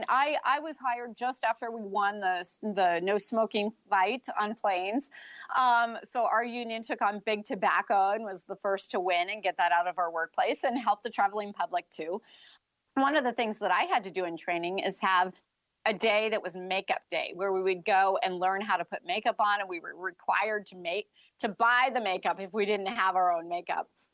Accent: Corvallis, Oregon, United States; born there; I was born in Corvallis, Oregon.

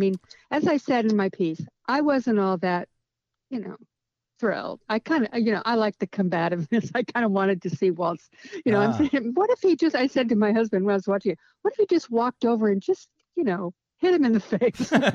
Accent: California, United States; Well, first of all, I am not Midwestern nice. I'm from California.

